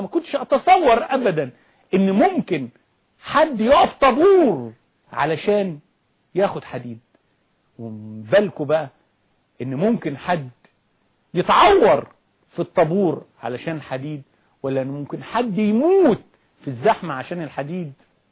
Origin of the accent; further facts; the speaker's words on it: Egypt; حقيقة أنا بتعجب وأتعجب مننا كمصريين